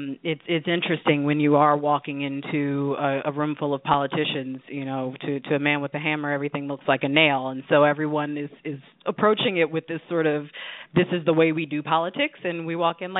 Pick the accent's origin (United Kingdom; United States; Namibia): United States; Washington, District of Columbia; I'm a DC native, and being able to do these things in my hometown has just really been a fantastic experience.